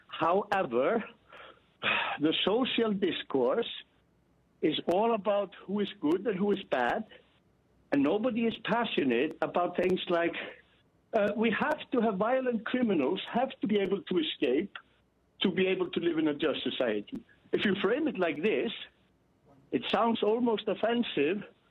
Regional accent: Iceland; English is a second language; because I come from Iceland, and that's not the answer

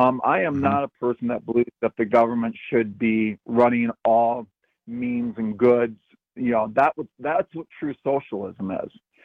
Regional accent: Wisconsin, United States; moved away as an adult; also born or lived in Seattle; now in Los Angeles, United States; I mean, I grew up in Wisconsin. When I graduated from college, I moved to Seattle. From Seattle, I moved to L.A.

